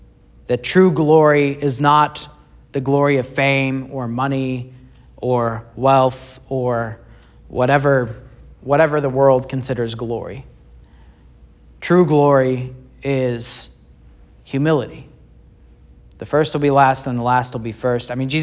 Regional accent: Bible Belt, United States; even growing up in the Bible Belt, Wednesday nights, right?

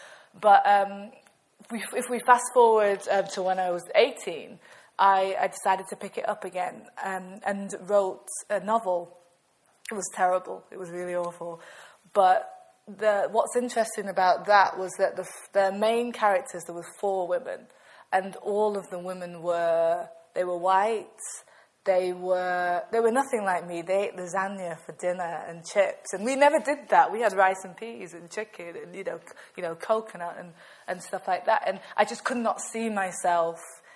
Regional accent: Chorley, North West England, United Kingdom; Nigerian, Jamaican, Northern, from Lancashire. And I was brought up in the Northwest in a place called Chorley with my little brother to a single mum.

